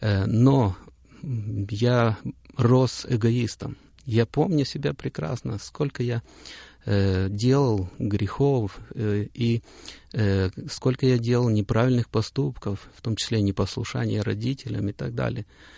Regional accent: Moldova; Я родился в Молдове, как уже было упомянуто, это прекрасная солнечная страна, и прекрасные люди в ней живут, и много-много христиан в нашем городе, в окружении, где я рос

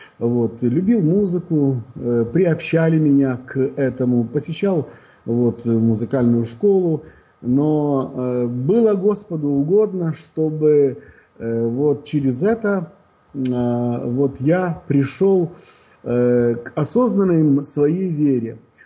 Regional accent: Brest, Brest Region, Belarus; moved away as an adult; now in United States; Родился я в Белоруссии, в городе Бресте.

